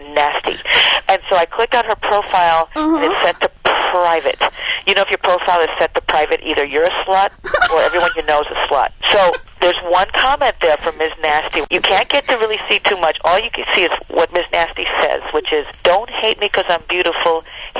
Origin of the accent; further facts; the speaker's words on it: Manhattan, New York, United States; also born or lived in Brooklyn / Long Island; I mean, like, I grew up in Manhattan and I lived in Brooklyn for a while on Long Island.